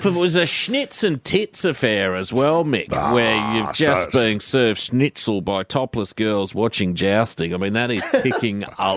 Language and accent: English; Melbourne, Victoria, Australia; when we were similar age, when we were growing up in Melbourne